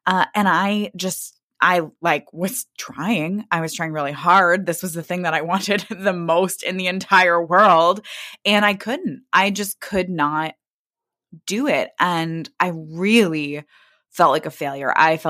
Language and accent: English; Kansas City, Missouri, United States; now in Brooklyn, United States; So as you said … I grew up in Kansas City, Missouri. My parents are both scientists, and I live in Brooklyn with my husband